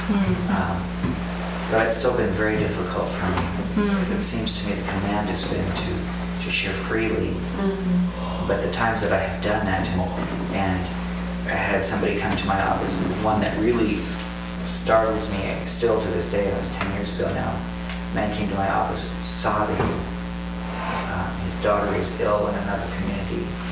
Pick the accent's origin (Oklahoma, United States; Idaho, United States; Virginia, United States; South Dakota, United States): South Dakota, United States; Having lived on the I-5 corridor and working in a church on the corridor, I came from South Dakota originally